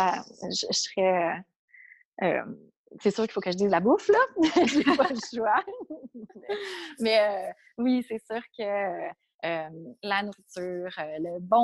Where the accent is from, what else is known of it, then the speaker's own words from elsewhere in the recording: Quebec, Canada; je viens du Québec, puis je travaille dans une école spécialisée pour les enfants précoces.